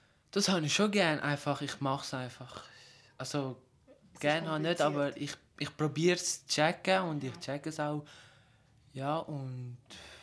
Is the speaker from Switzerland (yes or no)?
yes; Switzerland; born there; Also eigentlich fühle ich mich in der Schweiz schon ein bisschen, ja, es ist schon wohl. Es ist, ja, weil ich auch da geboren bin und mein ganzes Leben da verbracht habe, außer ich gehe in der Ferien in Kosovo.